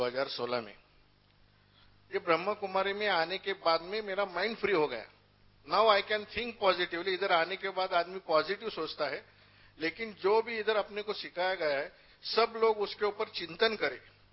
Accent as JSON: {"language": "Hindi", "town": "Pune", "region": "Maharashtra", "country": "India", "said": "मैं पुणे से हूं"}